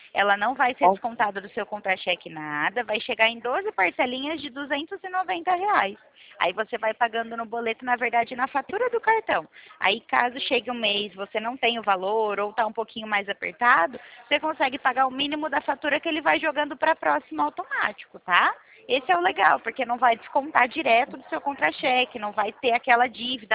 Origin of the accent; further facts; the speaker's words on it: Limeira, São Paulo, Brazil; Eu sou do interior de São Paulo. Eu fico aqui na central do interior de São Paulo, de Limeira, na cidade de Limeira.